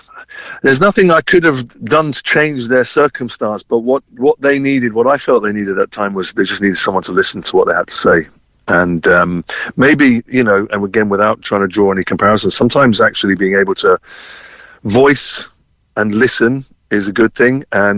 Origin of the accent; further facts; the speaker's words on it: London, United Kingdom; born there; So like many London Irish families, I was born in London. So I was born actually on Portobello Road, Ladbroke Grove, which wasn't the expensive place that you might see today. Back in 1969, it wasn't quite like